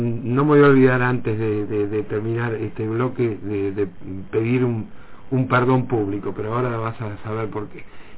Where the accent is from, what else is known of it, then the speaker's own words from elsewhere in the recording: La Plata, Buenos Aires Province, Argentina; o yo vengo de La Plata y los alrededores de La Plata está repleto